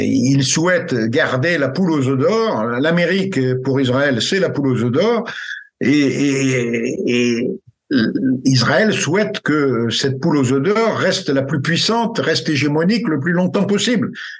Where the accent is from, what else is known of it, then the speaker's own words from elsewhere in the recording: France; qui a été annoncée par de nombreux experts, hein, chez nous en France